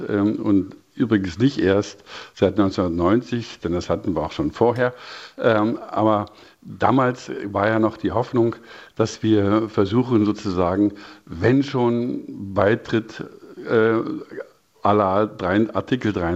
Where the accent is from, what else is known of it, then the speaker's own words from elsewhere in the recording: East Germany, Germany; wenn wir dann auch alle als Ostdeutsche das Grundgesetz 35 Jahre haben